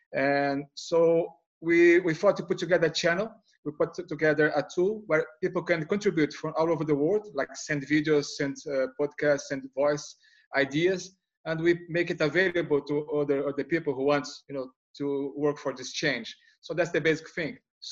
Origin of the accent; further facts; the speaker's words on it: Brazil; I mean, I'm from Brazil.